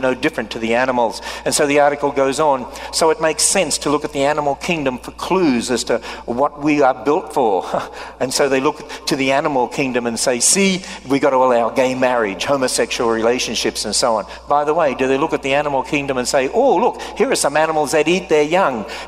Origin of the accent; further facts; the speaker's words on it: Australia; As an Australian, every now and then I slip back into my ways of saying things.